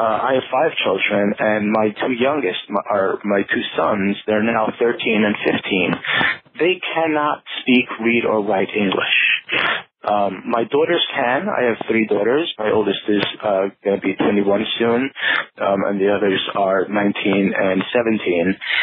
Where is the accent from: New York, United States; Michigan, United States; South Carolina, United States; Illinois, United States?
New York, United States; New York City; Well, so as I said before, I grew up in Borough Park, which is in Brooklyn, and Brooklyn is a very Hasidic neighborhood, and it is also a generally Yiddish-speaking environment.